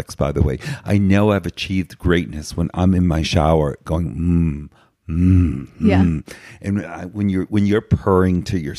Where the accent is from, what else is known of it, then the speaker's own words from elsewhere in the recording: New England, United States; now in Los Angeles, United States; because we come from New England, which is a descendant of Old England. So we grew up with all these colloquialisms that we didn't realize we had until you move to Los Angeles